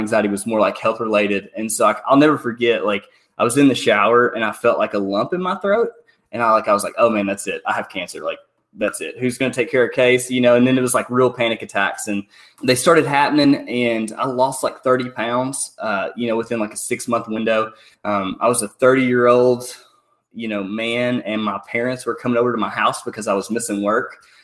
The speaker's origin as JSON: {"language": "English", "town": "Benton", "region": "Arkansas", "country": "United States", "said": "I'm from Benton, Arkansas, and I'm founder of the Mayfly Project."}